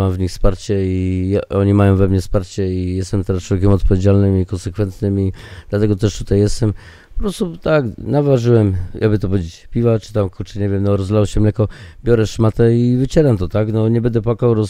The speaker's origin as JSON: {"language": "Polish", "town": "Jelenia Góra", "region": "Lower Silesian Voivodeship", "country": "Poland", "said": "akurat ja pochodzę z Jeleniej Góry, pod Karpaczem tam jeszcze"}